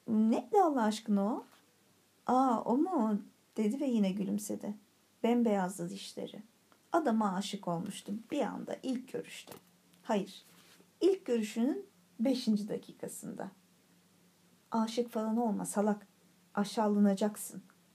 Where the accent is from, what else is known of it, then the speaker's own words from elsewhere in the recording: Mersin, Turkey; İstanbul'dan geldim ben de ama oralı değilim. Mersin, evet Mersinliyim ben.